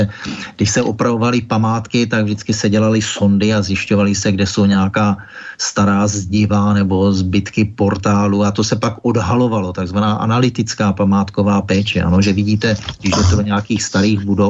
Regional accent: Prague, Czechia; moved away; also born or lived in United Kingdom; já jsem rodilý Vinohraďák z Vinohrad z Prahy 2

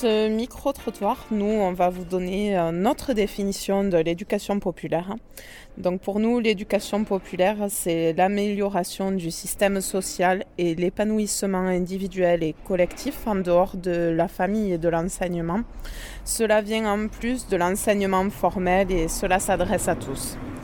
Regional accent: Quebec, Canada; je viens du Québec, moi, donc c'est peut-être différent.

